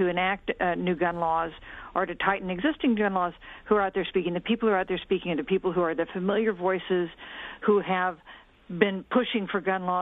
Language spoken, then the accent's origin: English; Kansas, United States; I grew up in Kansas, and people in Kansas see the gun issue in a different way than people in New York